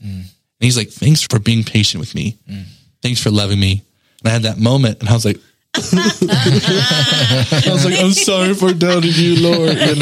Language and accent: English; New Mexico, United States; I had a really great friend growing up in New Mexico.